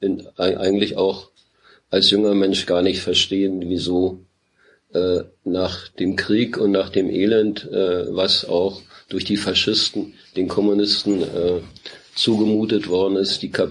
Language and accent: German; Berlin, Germany; born there; Ich bin 1938 in Berlin geboren. Meine Mutter stammte aus einer jüdischen Familie.